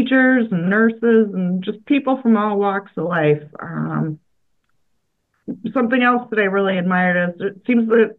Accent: Fort Wayne, Indiana, United States; moved away; So I'm originally from Indiana, Fort Wayne, Indiana, and through job changes in my parents' lives, I ended up on the East Coast.

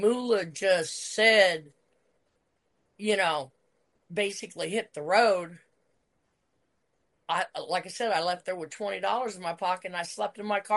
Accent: Pacific Northwest, United States; I came from the Pacific Northwest in an era with the likes of Buddy Rose, Roddy Piper, you know, Ed Wiskowski

